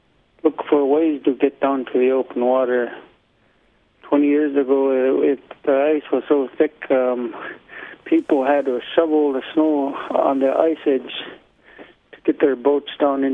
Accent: Kongiganak, Alaska, United States; Well, I was born and raised here in Konginginek, Alaska. It's located on the southwest Alaska on the Kuskokwim Delta, about 60 miles below Bethel on the coast.

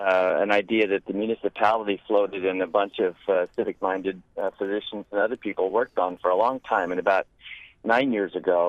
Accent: Anchorage, Alaska, United States; Well, I'm from Anchorage, Alaska.

